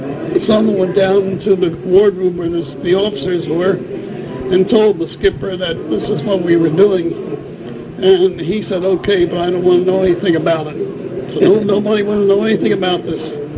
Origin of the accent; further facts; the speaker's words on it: Hackensack, New Jersey, United States; I come from Hackensack, New Jersey.